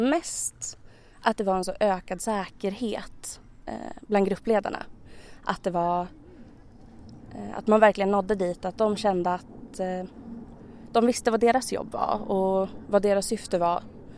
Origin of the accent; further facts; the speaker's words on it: Västerås, Västmanland County, Sweden; now in Tyresö, Sweden; Jag kommer från Västerås från början.